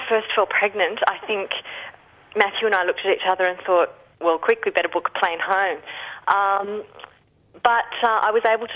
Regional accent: Australia; So you could still say, hey, I'm an Australian, and people would go, oh, great beaches and I love your wildlife.

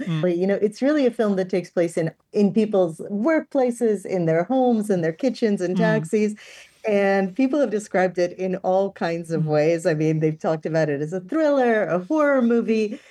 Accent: United States; And I'm an American.

